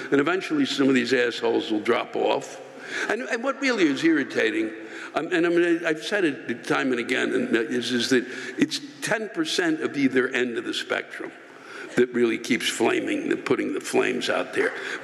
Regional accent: Long Island, New York, United States; I was born on Long Island, have lived here my entire life, and have family here.

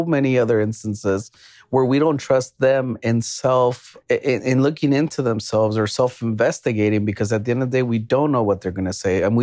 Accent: Texas, United States; So we really, as a Texan, I feel like we've lost faith

